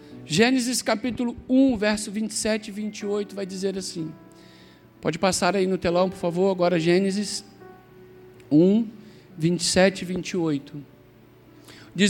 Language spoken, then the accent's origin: Portuguese; Brazil; sim, nós somos brasileiros, nós reconhecemos que cometemos falhas ao longo da história do Brasil